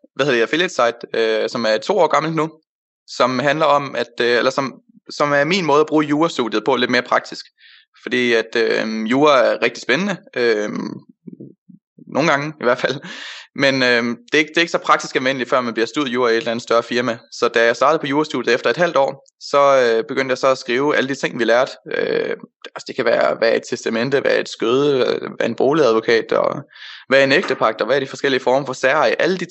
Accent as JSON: {"language": "Danish", "town": "Odense", "region": "Region of Southern Denmark", "country": "Denmark", "tie": "born or raised there", "said": "jeg er 21 år, og jeg er vokset op på Odense, har boet der i 17 år, og så de sidste 2 år, der har jeg studeret jura i Aarhus. Det gør jeg stadig, men for 3 måneder siden, der flyttede jeg så til København"}